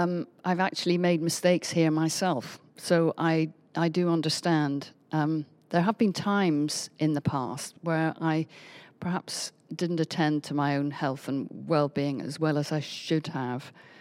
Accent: Northern Ireland, United Kingdom; now in London, United Kingdom; I'm not a Londoner by background. I'm from Northern Ireland, and I'm quite proud of my cultural background, although I don't get many opportunities to go home, as I still call it. I actually haven't lived there for 40 years

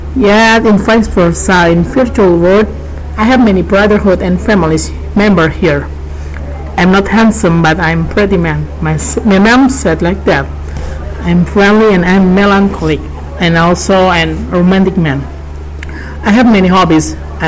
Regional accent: Purwokerto, Central Java, Indonesia; I live in Indonesia in a paradise island in Central Java. My hometown is Purwokerto. You can know it as Kripik Town. I love my hometown much.

